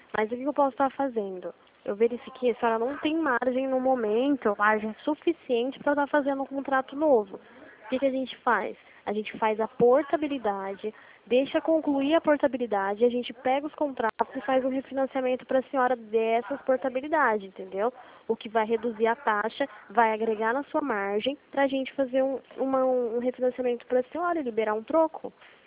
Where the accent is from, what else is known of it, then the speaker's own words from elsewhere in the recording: Limeira, São Paulo, Brazil; eu sou do interior de São Paulo, Limeira, São Paulo